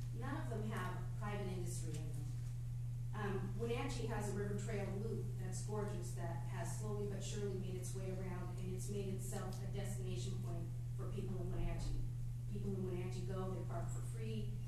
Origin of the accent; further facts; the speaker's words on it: Ireland; now in Spokane, United States; I'm speechless, which, as an Irish girl, doesn't happen to me very often. But I've lived in Spokane.